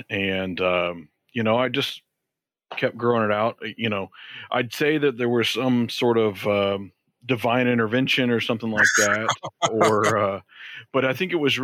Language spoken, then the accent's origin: English; Georgia, United States; Well, I'm originally from Georgia. Don't hold that against me.